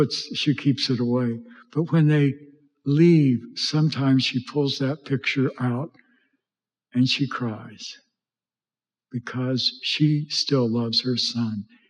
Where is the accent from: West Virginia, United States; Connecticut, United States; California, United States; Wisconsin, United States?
West Virginia, United States; By the way, West Virginia, which is my home state, had the highest per capita number of deaths of soldiers in the nation.